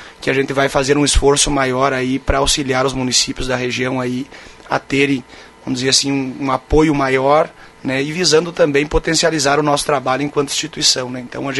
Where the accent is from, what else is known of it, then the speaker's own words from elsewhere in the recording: Lagoa Vermelha, Rio Grande do Sul, Brazil; depois retornei à minha terra natal. Então hoje, dos meus 21 anos, né, de trabalho, eu tenho praticamente mais da metade deles fora de Lagoa Vermelha, né?